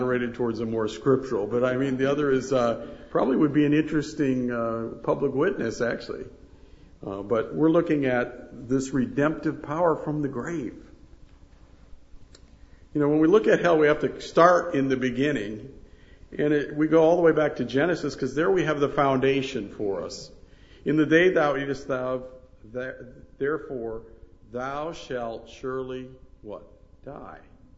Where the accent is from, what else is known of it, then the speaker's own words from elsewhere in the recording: Florida, United States; I'm from Florida, so I'm about as far south as you can get in the States.